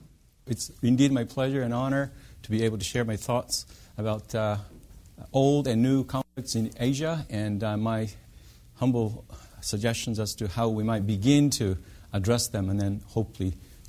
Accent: Japan; developments inside Japan, which happens to be my home country

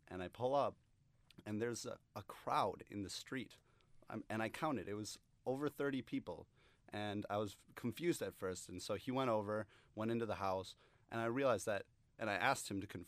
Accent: Milwaukee, Wisconsin, United States; Just outside of Milwaukee, Wisconsin.

